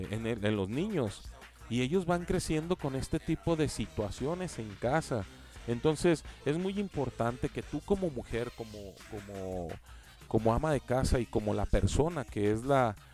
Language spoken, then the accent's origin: Spanish; Mexico; Es algo muy feo que te identifiquen a ti como hombre mexicano